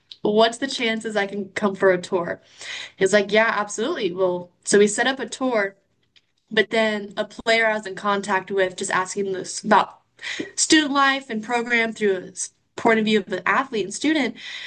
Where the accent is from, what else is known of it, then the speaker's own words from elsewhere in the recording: Meridian, Idaho, United States; I'm from Meridian, Idaho. And so it's about a 21-hour drive from my home to Randall.